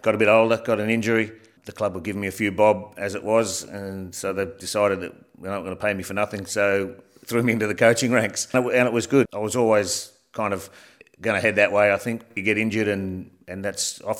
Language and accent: English; Australia; it kills me as an Australian to say it